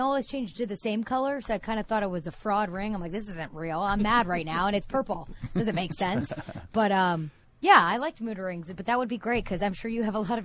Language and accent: English; the South, United States; I know I'm from the South.